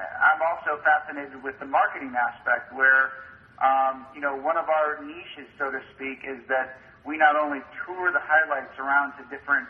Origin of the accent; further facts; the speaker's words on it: Indiana, United States; I'm from Indiana.